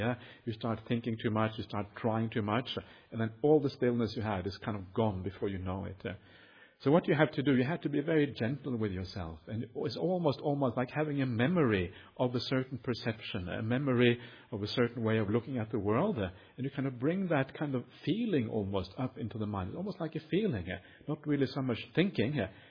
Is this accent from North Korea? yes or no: no; Perth, Western Australia, Australia; Actually, I come from Perth.